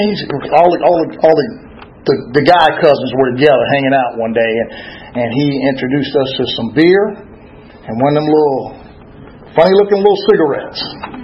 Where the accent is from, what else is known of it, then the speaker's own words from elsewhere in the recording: Columbia, South Carolina, United States; I'm from South Carolina. I know, don't boo my Gamecocks, y'all. All right. from Columbia, South Carolina.